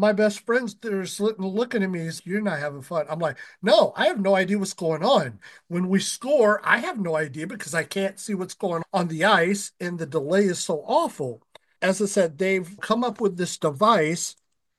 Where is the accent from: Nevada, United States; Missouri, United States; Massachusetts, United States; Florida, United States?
Missouri, United States; St. Louis; now in Utah, United States; My family knows I grew up in St. Louis, so I'm a diehard St. Louis Cardinals fan and St. Louis Blues fan.